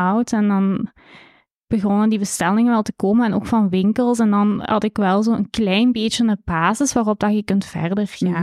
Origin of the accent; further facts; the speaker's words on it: Flanders, Belgium; maar je had een tijd vaklab bij ons in Limburg.